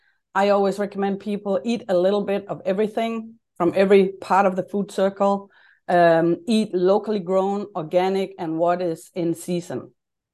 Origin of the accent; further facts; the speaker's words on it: Lemvig, Central Denmark Region, Denmark; English is a second language; moved away as an adult; now in United States; Started my health food store in my hometown, Lemvig, in the western part of Denmark, and sold that one before we moved to the States.